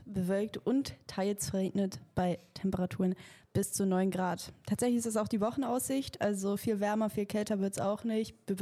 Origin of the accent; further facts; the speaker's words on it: Hamburg, Germany; als Hamburger ist das so